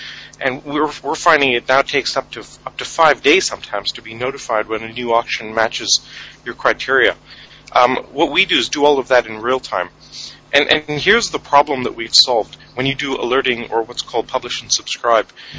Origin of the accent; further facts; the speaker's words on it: India; also born or lived in Canada / Europe; now in New York, United States; My personal background is I'm actually Canadian, but originally from India. I spent 10 years in Europe, and I've been living in New York for the last 5 years.